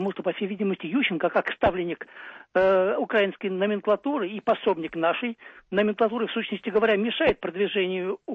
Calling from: Moscow, Russia

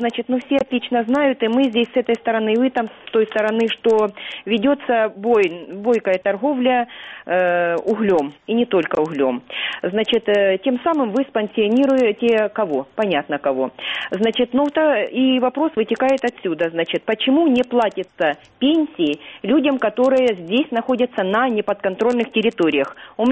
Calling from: Ukraine; вообще с оккупированной территории.

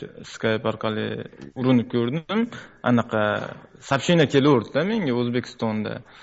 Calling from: Saint Petersburg, Russia; Yo'q, men Sankt-Peterburgdanman.

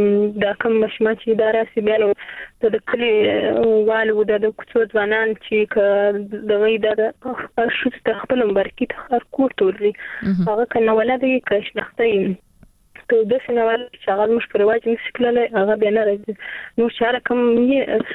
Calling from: Zabul, Afghanistan; ما د زابل څخه تماس نیولې دي.

